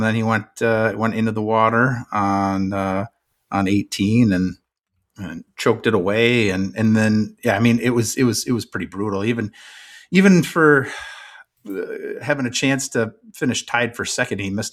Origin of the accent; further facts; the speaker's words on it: United States; I'm American, so that's how I'm going to say